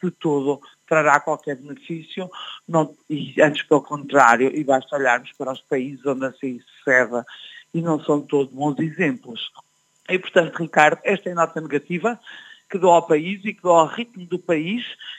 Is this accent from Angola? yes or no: no; Portugal; é isto tudo que me preocupa enquanto portuguesa e enquanto cidadã